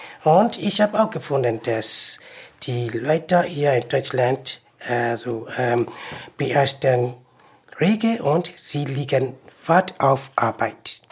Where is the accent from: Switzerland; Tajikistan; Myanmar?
Myanmar; German is a second language; now in Germany; Also wir sind also aus Myanmar und wir haben andere, also verschiedene Kultur.